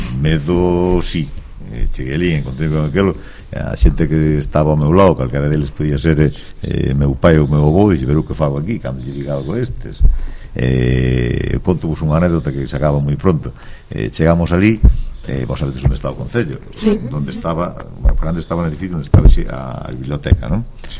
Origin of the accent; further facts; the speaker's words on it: Bastavales, Galicia, Spain; O mellor do concello somos el, pero somos da parroquia. Eu son dos Ángeles, son de Bastavales.